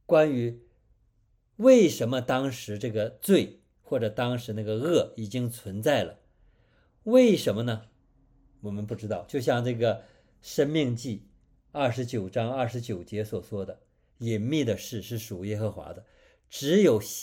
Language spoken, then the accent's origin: Chinese; China; 我们中国人说我们人人都有良心，或者都有是非之心